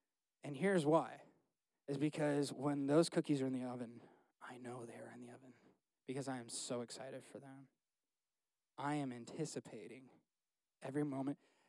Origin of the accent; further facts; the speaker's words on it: Ohio, United States; born there; when I was born in Ohio, they helped my parents get into their first house